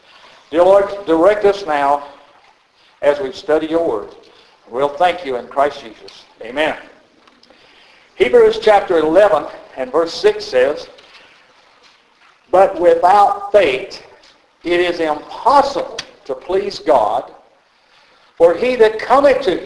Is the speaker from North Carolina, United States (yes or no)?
yes; North Carolina, United States; And we are from North Carolina, back in the olden days, years ago. We've been out here 27 years now.